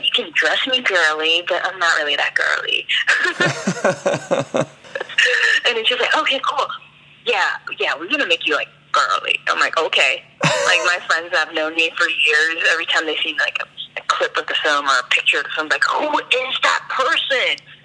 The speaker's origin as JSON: {"language": "English", "region": "New York", "country": "United States", "said": "We're all from New York, so we've known each other for a while."}